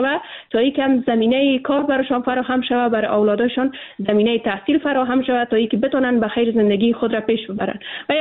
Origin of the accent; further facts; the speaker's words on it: Afghanistan; ما به عنوان یک افغان